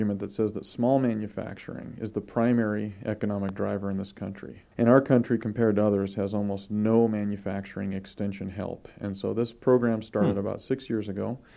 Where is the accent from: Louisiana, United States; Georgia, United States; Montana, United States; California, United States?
Montana, United States; Billings; I grew up in Billings